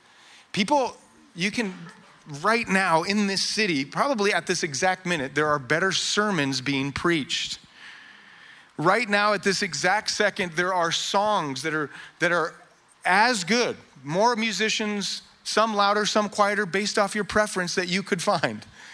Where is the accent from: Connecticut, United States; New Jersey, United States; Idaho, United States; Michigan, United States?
Idaho, United States; Here's the dirty secret about Idaho, is I grew up in Idaho in the 80s, and in the 80s, we were all trying to move away.